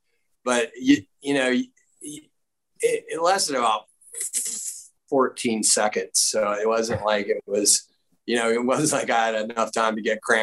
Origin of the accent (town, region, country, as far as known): Greenville, South Carolina, United States; born or raised there